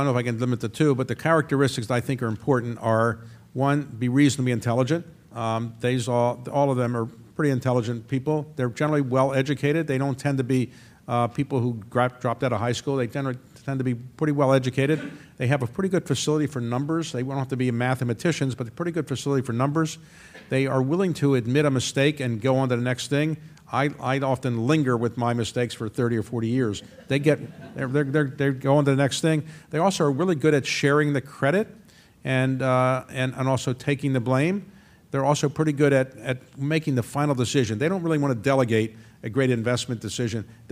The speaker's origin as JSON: {"language": "English", "town": "Baltimore", "region": "Maryland", "country": "United States", "tie": "born or raised there", "said": "I grew up in Baltimore, and there was the Enoch Pratt Free Library."}